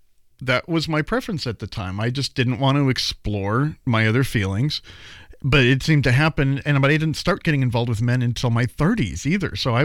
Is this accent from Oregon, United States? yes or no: yes; Portland, Oregon, United States; I was born in Portland, Oregon here, and my stomping ground was out in the Pearl. That was back in the 80s.